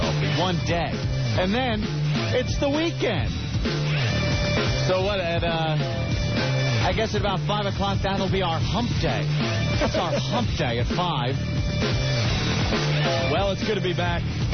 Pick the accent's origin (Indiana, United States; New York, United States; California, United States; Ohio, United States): New York, United States; Wading River; I grew up pretty much in Wading River at my grandma's house, getting burnt over and over again summer after summer.